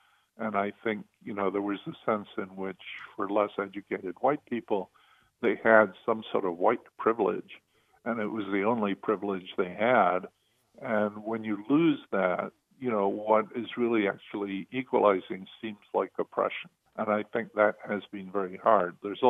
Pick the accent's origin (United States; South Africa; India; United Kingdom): United Kingdom; Scotland; when I grew up in Scotland, you know, the people in our town that were most respected had never been to college